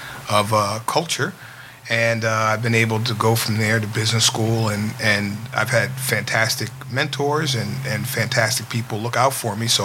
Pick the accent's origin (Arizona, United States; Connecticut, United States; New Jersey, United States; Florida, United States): Connecticut, United States; Trumbull; when I grew up, growing up in Trumbull, Connecticut, it is, you know, it's not a paragon of diversity